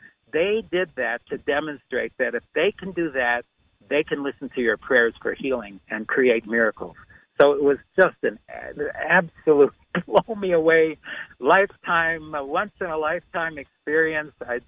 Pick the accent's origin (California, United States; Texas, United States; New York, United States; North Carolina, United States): New York, United States; I grew up near Lilydale, and when I was in high school, I got a reading which made me want to study this more